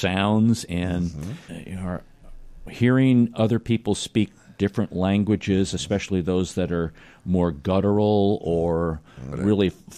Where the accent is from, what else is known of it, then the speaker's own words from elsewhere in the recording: United States; I know we're from the United States, and we don't do things